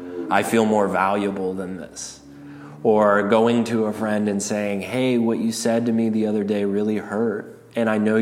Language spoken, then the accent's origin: English; the South, United States; But I don't know about y'all, but I was raised in the South, you know